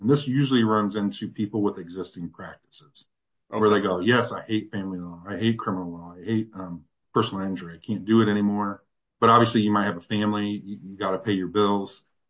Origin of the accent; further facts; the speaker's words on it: Ohio, United States; I have an office in Northwest Ohio, my hometown.